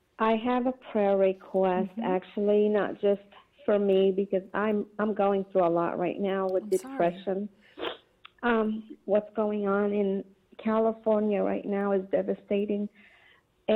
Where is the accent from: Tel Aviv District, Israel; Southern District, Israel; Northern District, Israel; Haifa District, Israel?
Northern District, Israel; Nazareth; English is a second language; now in United States; I'm from Nazareth, Israel. I was born and raised there. I came to Christ in California.